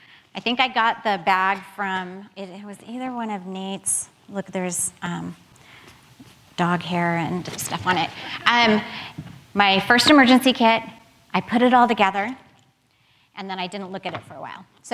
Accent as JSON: {"language": "English", "region": "California", "country": "United States", "tie": "born or raised there", "said": "I grew up in California, and yeah, thank you."}